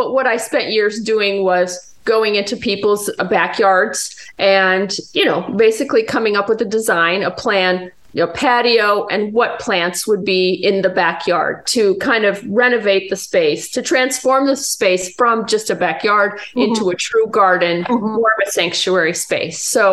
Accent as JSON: {"language": "English", "town": "Chicago", "region": "Illinois", "country": "United States", "tie": "born or raised there", "said": "I grew up in Chicago, and I didn't have an experience till I was much older with plants."}